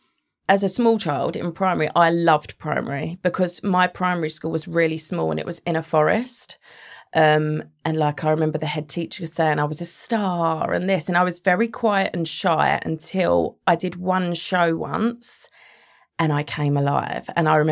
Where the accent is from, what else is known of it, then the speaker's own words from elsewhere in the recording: East of England, United Kingdom; I'm from Essex.